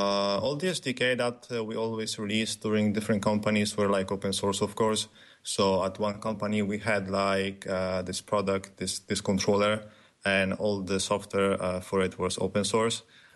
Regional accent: Italy; also born or lived in Sweden / Poland; I was born in Sweden, raised in Italy, lived in Poland. Then I lived for a year in Bali. Then I came back to Poland.

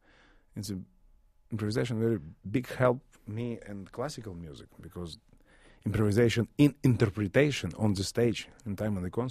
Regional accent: Irkutsk, Irkutsk Oblast, Russia; born there; English is a second language; Yes, I was born there in Irkutsk near the famous Lake of Baikal.

